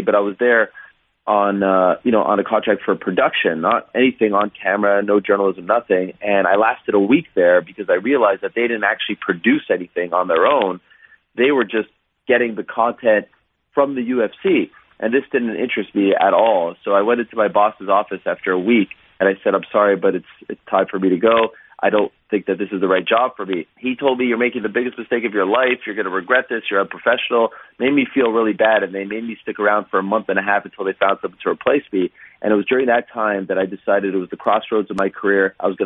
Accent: Montreal, Quebec, Canada; I grew up in Montreal

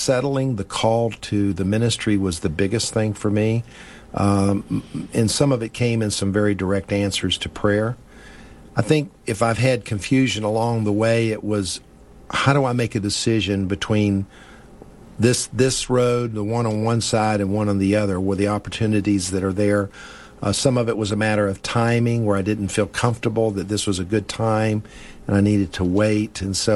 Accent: Columbia, South Carolina, United States; I grew up in Columbia, the capital city here, and went to the Citadel

